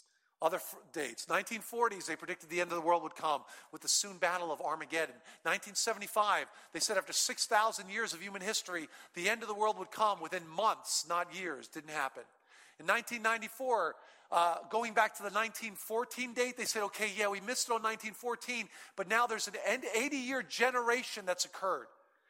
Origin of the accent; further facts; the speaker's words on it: Brooklyn, New York, United States; born there; Then I was born in Brooklyn, New York.